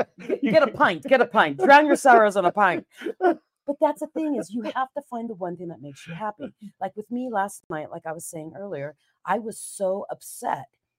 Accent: Philippines; now in Seattle, United States; I'm an island girl. I grew up in the Philippines. I grew up with a lot of sun.

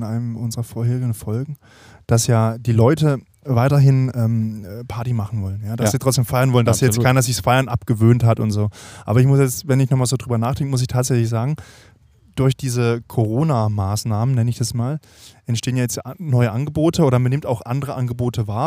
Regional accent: Freiburg, Baden-Württemberg, Germany; ich komme ja ursprünglich aus der Gegend von Freiburg, also der Weinregion

